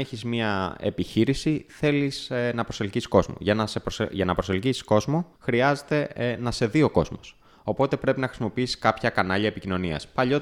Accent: Peristeri, Attica, Greece; Γεννήθηκα και μεγάλωσα στο Περιστέρι, στην Αθήνα. Εδώ ζω και τώρα. Οι γονείς μου, ο πατέρας μου είναι από την Τρίπολη, η μητέρα μου είναι από τα Ιωάννινα.

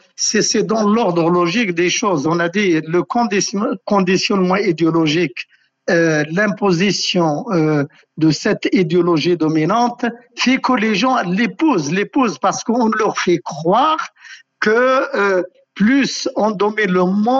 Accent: Algeria; et je ne dis pas ça parce que je suis algérien

